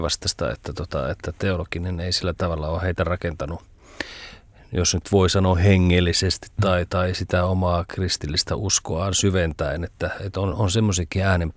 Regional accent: Jyväskylä, Central Finland, Finland; born there; mulla on suku juuri Savossa. Äidin puolelta Pohjanmaalla, mutta mä oon syntynyt Jyväskylässä

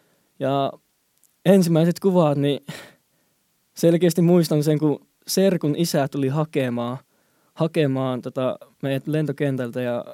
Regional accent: Hainan, China; Finnish is a second language; now in Finland; se mistä mä oon kotoisin, niin se on kiinalaisten Hawaii, että sillä on aina lämmintä.

